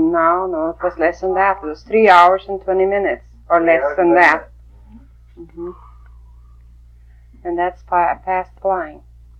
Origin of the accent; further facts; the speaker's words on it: Norway; English is a second language; now in Fairbanks, United States; Well, when I came from Norway, and I came to Fairbanks, I didn't even speak a word of English.